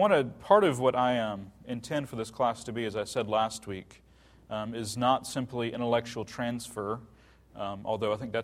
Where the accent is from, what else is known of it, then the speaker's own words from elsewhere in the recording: Virginia, United States; born there; So I was born in Virginia in 1980. I am the oldest of nine children, eight of whom are biological.